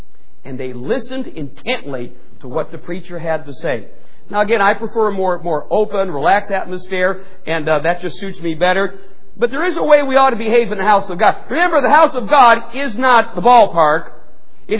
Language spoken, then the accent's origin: English; Parma Heights, Ohio, United States; I grew up in the Parma Heights Baptist Church, which is part of the Swedish Baptist Convention, right next to Parma Town, May Company.